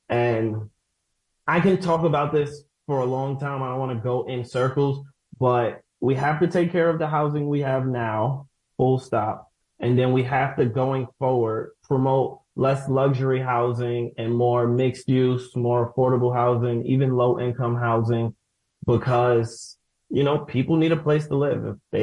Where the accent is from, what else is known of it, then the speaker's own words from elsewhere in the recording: Brooklyn, New York, United States; born there; now in Syracuse, United States; so I was born in Brooklyn, New York. I'll say that I was born on Green and Stuyvesant, to those who know Brooklyn, but I live in Syracuse now and I love it.